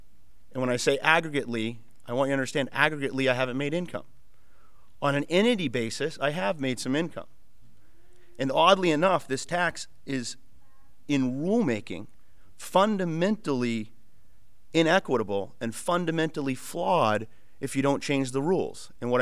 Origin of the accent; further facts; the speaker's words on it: Farmington, United States; am from the southern part of the state. I'm from Farmington. I actually share a Senate district with Conway